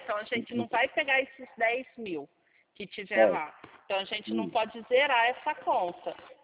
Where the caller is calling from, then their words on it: Rio Claro, São Paulo, Brazil; Isso, aqui de Rio Claro.